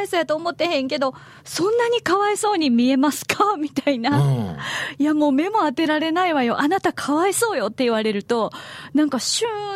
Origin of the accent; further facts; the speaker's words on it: Kansai, Japan; 関西人からするとそれはすごいわかりますね